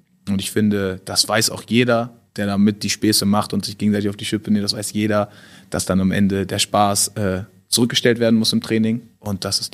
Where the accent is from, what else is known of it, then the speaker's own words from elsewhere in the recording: Göttingen, Lower Saxony, Germany; now in Iserlohn, Germany; Mir gefällt Iserlohn eigentlich sehr gut. Also es ist natürlich eine Umstellung zu meiner Heimatstadt Göttingen.